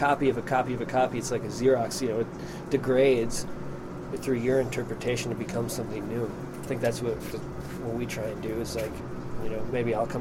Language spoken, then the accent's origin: English; Winona, Minnesota, United States; I grew up in Winona and played guitar since I was 15 and always looked for other kids to play music